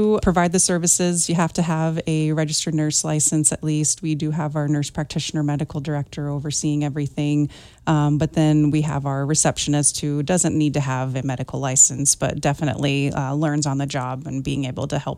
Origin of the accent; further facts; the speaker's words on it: Nebraska, United States; So I am from Nebraska, moved here 6 years ago.